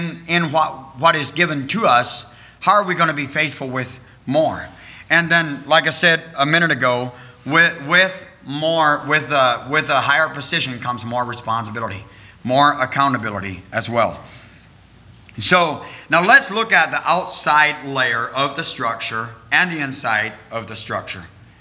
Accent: Wisconsin, United States; moved away as an adult; I was born and raised in Wisconsin until I was 18 years old. And so the last place we lived on before we moved to Indiana

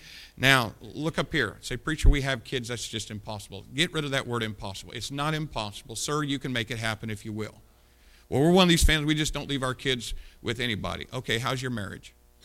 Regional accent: Indiana, United States; If I'm away from here in another state, and I mention I'm from Indiana, you know what most people say?

